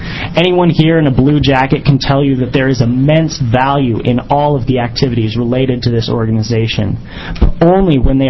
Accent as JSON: {"language": "English", "town": "Clackamas", "region": "Oregon", "country": "United States", "said": "for the record. I'm from Clackamas, Oregon, and a member of the North Clackamas FFA chapter."}